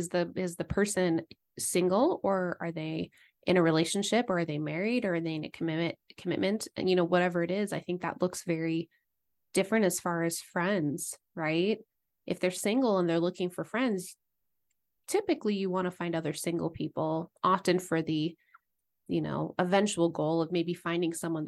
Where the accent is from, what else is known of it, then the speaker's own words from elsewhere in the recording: East Coast, United States; also born or lived in Massachusetts; I went from high school in Massachusetts I grew up mainly on the East Coast, and then went to Idaho for college.